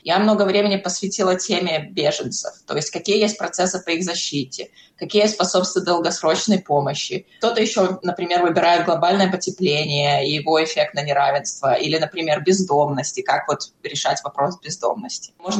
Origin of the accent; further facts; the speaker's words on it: Belarus; изначально я выросла в Беларуси